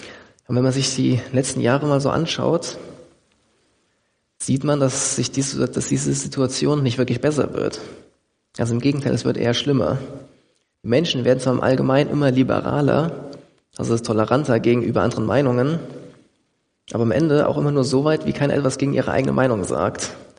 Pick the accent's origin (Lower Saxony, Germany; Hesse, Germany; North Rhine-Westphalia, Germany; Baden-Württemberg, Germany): Hesse, Germany; Dillenburg; Oder in meinem Heimatort Dillenburg, wo ich ursprünglich herkomme, gibt es, glaube ich, 6 Metzgereien, 7 Bäckereien, 3 Supermärkte